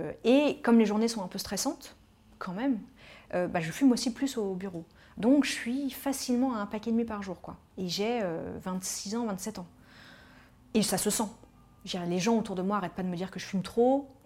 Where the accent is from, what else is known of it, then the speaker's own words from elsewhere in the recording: Paris, Île-de-France, France; Je suis parisienne, j'ai toujours grandi à Paris